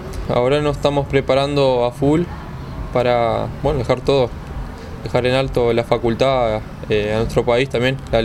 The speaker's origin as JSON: {"language": "Spanish", "region": "Artigas", "country": "Uruguay", "lives_now": "Rivera, Uruguay", "said": "soy de Artigas, estudio acá en Rivera la licenciatura de Educación Física."}